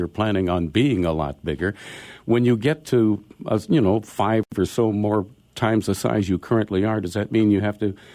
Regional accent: Minnesota, United States; When I was a kid, there was no Science Museum of Minnesota. I'm from Minnesota originally.

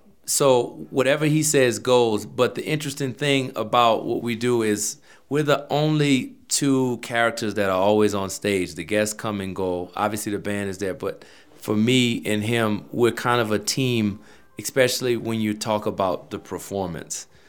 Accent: Kenner, Louisiana, United States; growing up in Kenner, Louisiana, just outside of New Orleans, jazz town, musical family

